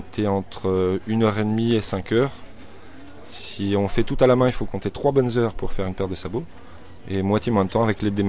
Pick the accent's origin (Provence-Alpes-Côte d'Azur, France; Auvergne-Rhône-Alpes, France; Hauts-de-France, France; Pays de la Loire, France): Pays de la Loire, France; Je suis né à Celleriboul juste à côté.